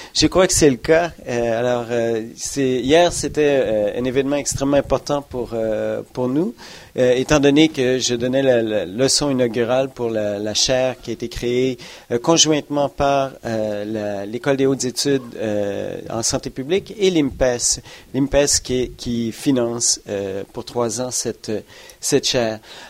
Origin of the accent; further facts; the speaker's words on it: Quebec, Canada; moved away as an adult; ça fait déjà 5 ans que j'ai quitté le Québec, mais j'ai été formé là.